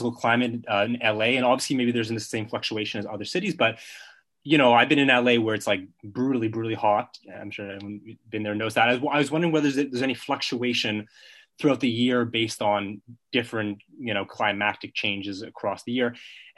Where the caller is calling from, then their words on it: Montreal, Quebec, Canada; I'm calling from Montreal today, and there's actually a big snowstorm this morning.